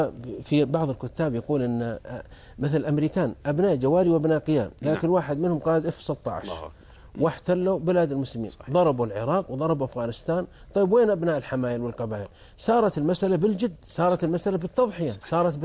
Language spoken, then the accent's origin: Arabic; Saudi Arabia; مثل عندنا في السعودية كانت القبائل تتقاتل